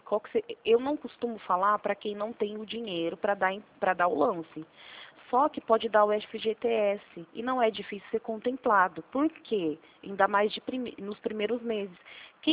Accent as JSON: {"language": "Portuguese", "town": "Corumbataí", "country": "Brazil", "said": "Eu sou de Corumbataí"}